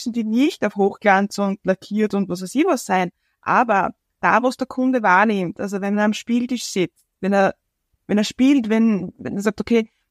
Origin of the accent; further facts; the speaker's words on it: Switzerland; als Schweizer Orgelbauer